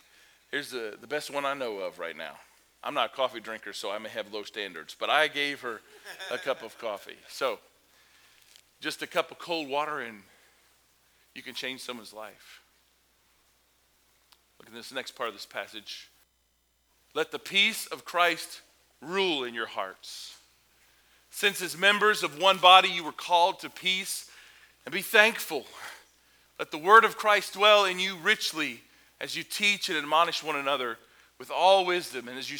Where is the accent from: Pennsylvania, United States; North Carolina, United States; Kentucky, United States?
Kentucky, United States; I remember I grew up listening to country music because I'm from Kentucky. That should explain it, right?